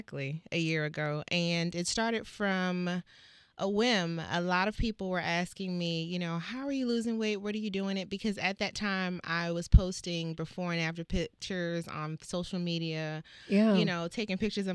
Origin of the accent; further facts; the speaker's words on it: New Orleans, Louisiana, United States; I'm originally from New Orleans.